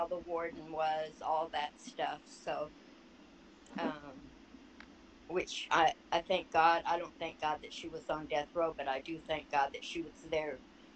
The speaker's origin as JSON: {"language": "English", "region": "California", "country": "United States", "lives_now": "Texas, United States", "said": "Well, when I came to Texas, because I'm not from Texas, we were just passing through Texas when my crime happened. I really have never been out of California, so I wasn't used to how Texas works."}